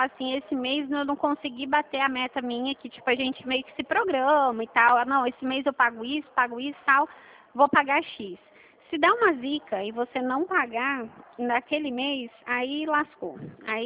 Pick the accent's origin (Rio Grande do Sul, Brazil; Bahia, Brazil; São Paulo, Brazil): São Paulo, Brazil; Não, eu sou do interior de São Paulo.